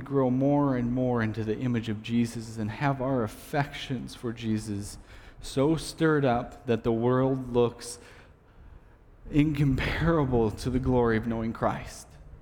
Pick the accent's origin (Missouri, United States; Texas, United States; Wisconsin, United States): Wisconsin, United States; La Crosse; I'm from the La Crosse area.